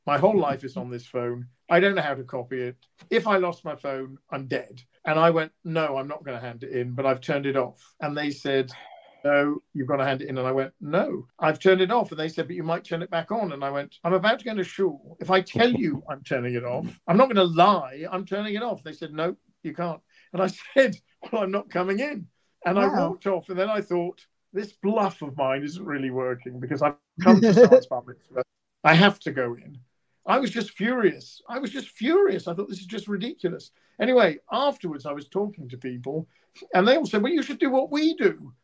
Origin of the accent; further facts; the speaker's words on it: Oxford, South East England, United Kingdom; I belong to Aleph, which is a very good synagogue, very wonderful people. It's Reform. I didn't grow up Reform. I grew up in Oxford, which is traditional.